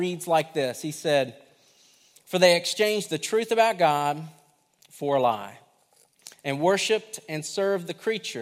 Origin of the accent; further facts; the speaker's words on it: Kentucky, United States; I'm from Kentucky.